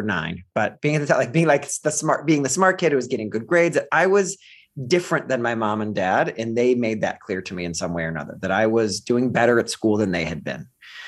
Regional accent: Ohio, United States; accent: Midwest; I don't want to paint the picture that we were, you know, my mother was struggling to get by. And there were the two of us. My dad lived in Philadelphia and we lived in Ohio.

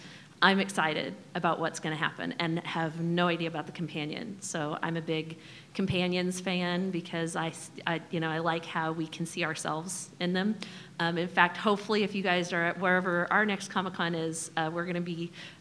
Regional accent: Kansas City, United States; I grew up in Kansas City area.

